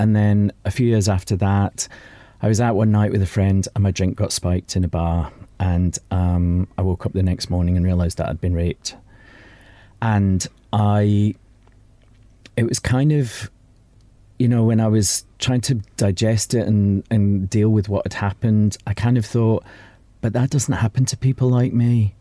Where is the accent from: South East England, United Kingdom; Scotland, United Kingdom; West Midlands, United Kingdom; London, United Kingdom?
Scotland, United Kingdom; Glasgow; accent: Glaswegian; I'd come out with this Glaswegian accent and they'd be like, where the hell are you from, you know? So I wanted to stay in Glasgow, to be honest, and do it, make it there.